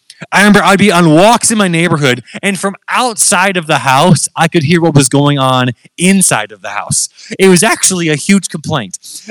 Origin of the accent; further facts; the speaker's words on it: Phoenix, Arizona, United States; I'm from Phoenix, Arizona.